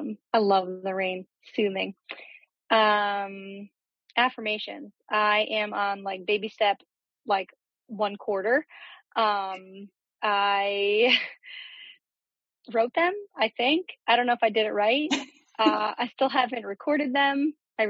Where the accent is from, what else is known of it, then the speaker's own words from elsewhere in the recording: Layton, New Jersey, United States; I am from Northwestern New Jersey, a little town called Layton.